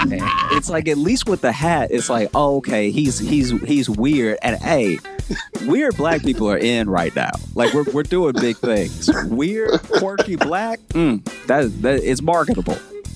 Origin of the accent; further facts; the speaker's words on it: Louisiana, United States; also born or lived in Chicago; I grew up in Louisiana, but I started comedy in Chicago.